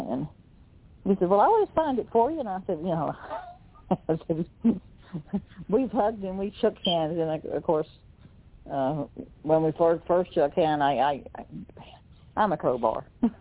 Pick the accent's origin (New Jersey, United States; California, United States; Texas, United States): Texas, United States; And then, you know, I'm from Texas, and I always pulled off the Texas angle.